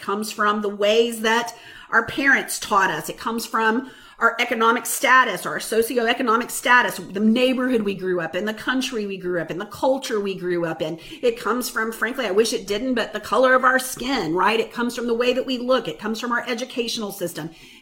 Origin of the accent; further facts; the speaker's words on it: the South, United States; We grew up in church. I grew up in the Bible Belt. I grew up in a denominational background.